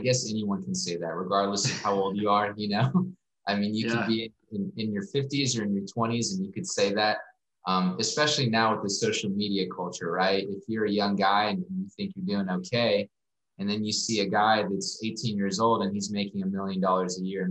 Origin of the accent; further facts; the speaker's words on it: Corpus Christi, Texas, United States; So I grew up in Corpus Christi, lived there 18 years, I guess, really until college. And then I went to University of Texas at Austin.